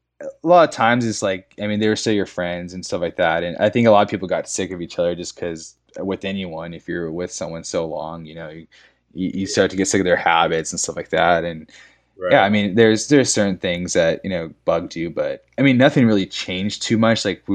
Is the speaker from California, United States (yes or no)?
yes; California, United States; our nicknames, me and my friend, cause we're from California